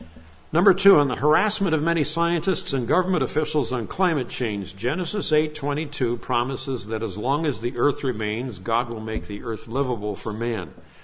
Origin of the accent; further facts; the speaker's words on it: Nigeria; moved away; My parents took me to Africa when I was 11 months of age. As missionaries, and I grew up in Nigeria, West Africa.